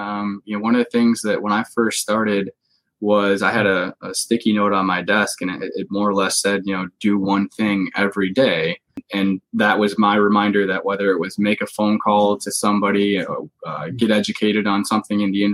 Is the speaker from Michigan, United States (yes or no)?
no; Illinois, United States; I grew up in Illinois.